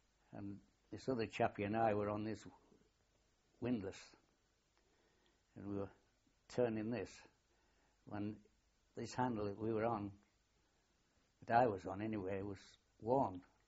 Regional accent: Richmond, Yorkshire and the Humber, United Kingdom; For all I'd worked in Richmond for 2 years, which was originally my hometown and army district, I was never bothered.

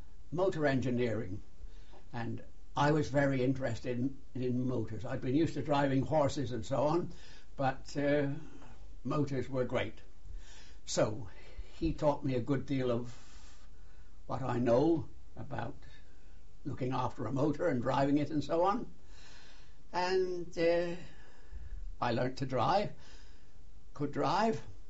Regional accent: Weston-super-Mare, South West England, United Kingdom; I was born in Weston-super-Mare, Somerset.

